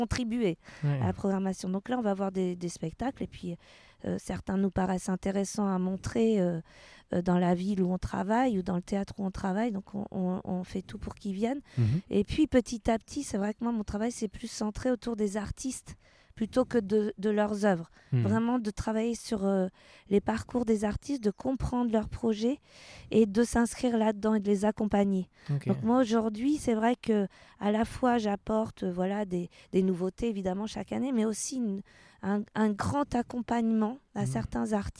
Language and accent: French; Poitiers, Nouvelle-Aquitaine, France; j'ai eu une proposition à Poitiers, dans ma ville natale